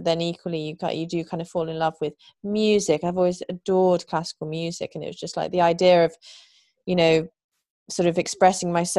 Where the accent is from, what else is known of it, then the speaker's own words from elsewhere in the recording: Islington, London, United Kingdom; We lived in London. I grew up in Islington.